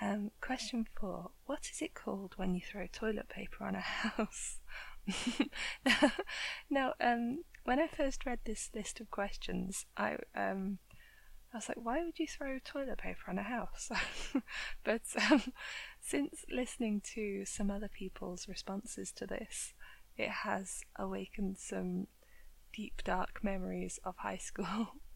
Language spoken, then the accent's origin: English; United Kingdom; I'm from the UK.